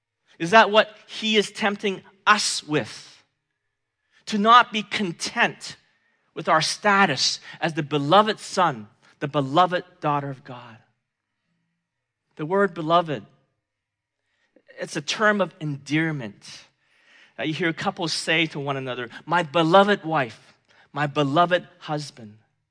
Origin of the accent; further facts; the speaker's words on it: Hong Kong; I grew up in Hong Kong and they didn't, you know, wean you on sports early on in your life.